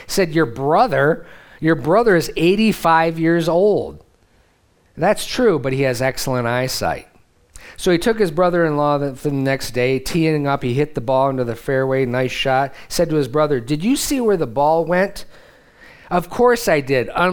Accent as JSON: {"language": "English", "country": "United States", "said": "And I'm like, yeah, that's because I'm an American."}